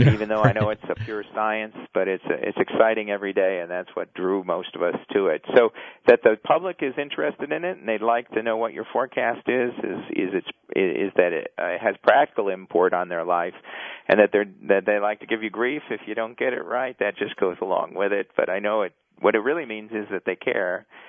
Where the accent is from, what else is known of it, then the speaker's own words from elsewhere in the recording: Illinois, United States; Impacted by tornadoes when I was, 7 or 8 years old in my hometown in northern Illinois.